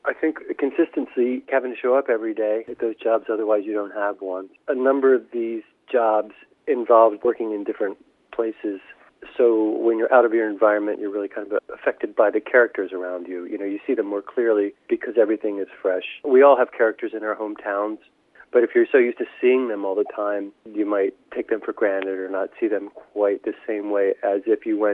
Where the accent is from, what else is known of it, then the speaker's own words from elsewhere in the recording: Maryland, United States; now in Kingston, United States; I grew up in Maryland on the western and the eastern shore. It's a state that's sort of split in half by the Chesapeake Bay. There is the yin and the yang, and I lived on both sides.